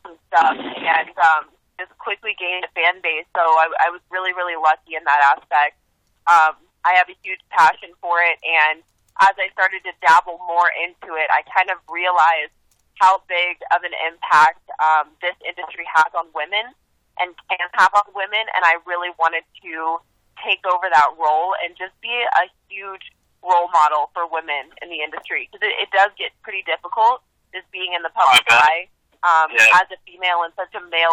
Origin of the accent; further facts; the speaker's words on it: Colorado, United States; I'm from Colorado, and things are opening up here on Friday this week.